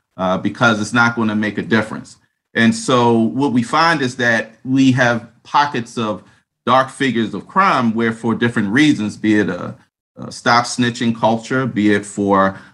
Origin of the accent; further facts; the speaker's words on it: Baltimore, Maryland, United States; In the city of Baltimore, and I was born and raised in Baltimore, as it was then, as it is now, everything is really relational.